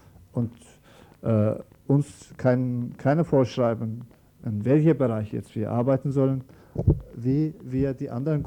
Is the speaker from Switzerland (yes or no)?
no; Turkey; German is a second language; Also allein Schwierigkeiten, sofern wir kommen aus der Türkei.